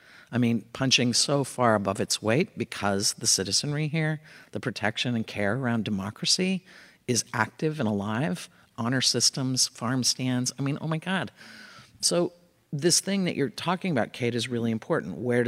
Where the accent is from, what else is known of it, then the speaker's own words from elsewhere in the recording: West Coast, United States; I was in Los Angeles prior.